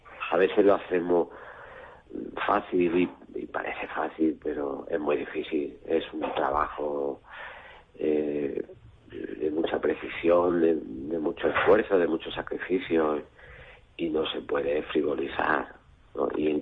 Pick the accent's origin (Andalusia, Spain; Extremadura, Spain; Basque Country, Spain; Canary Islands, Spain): Extremadura, Spain; yo me siento orgulloso como extremeño también